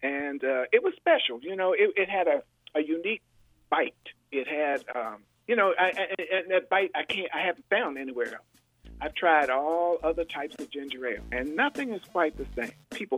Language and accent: English; Virginia, United States; That's the environment in which I was raised in the Northern Neck.